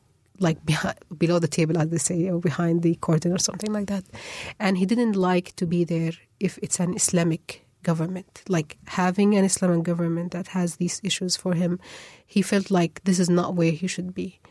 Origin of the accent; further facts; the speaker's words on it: Qatar; English is a second language; also born or lived in Sudan; I grew up in Qatar. Like, my school was in Qatar. My study was in Qatar, but like the 3 or 4 months of the year where I had vacation, we spent them in Sudan.